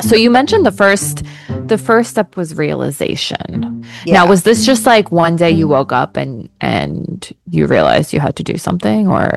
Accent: New Jersey, United States; now in Panama; I live in Panama. I'm a teacher here. I'm from New Jersey, USA.

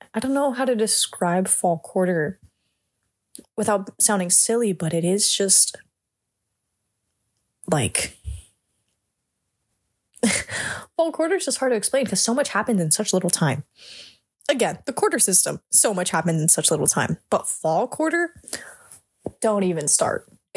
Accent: Los Angeles, California, United States; I am from SoCal, Southern California, Los Angeles to be exact.

